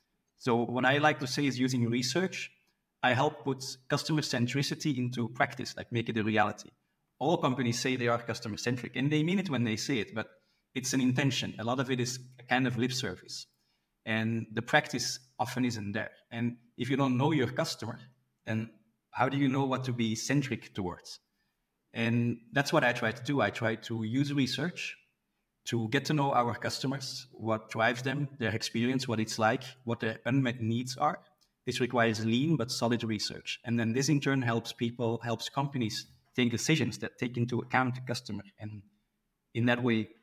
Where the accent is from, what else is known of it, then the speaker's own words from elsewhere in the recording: Belgium; I'm from Belgium, based in Belgium.